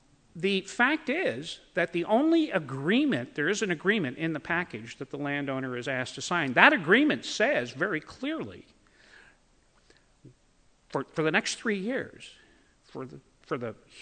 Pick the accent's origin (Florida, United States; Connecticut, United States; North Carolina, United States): Connecticut, United States; You can tell I'm from Connecticut.